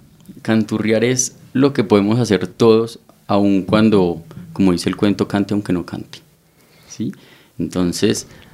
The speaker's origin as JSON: {"language": "Spanish", "town": "Manizales", "region": "Caldas", "country": "Colombia", "tie": "born or raised there", "also_born_or_lived": "Bogotá", "said": "Bueno, yo soy oriundo de Manizales. Nací allá, luego vine a vivir a Bogotá un tiempo, unos 14 años. Volví a Manizales precisamente para estudiar el bachillerato. Era una ciudad un poco más tranquila, o es una ciudad un poco más tranquila, mucho más relajada"}